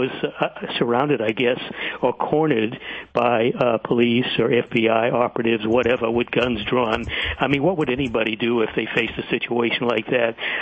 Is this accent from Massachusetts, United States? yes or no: yes; Boston, Massachusetts, United States; I grew up in Boston. I know exactly where this incident took place, in Copley Square in Boston, a very, very prominent place.